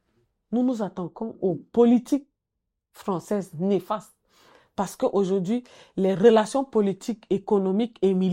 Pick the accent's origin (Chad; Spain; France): Chad; comme chez nous au Tchad, qui fait tellement de répression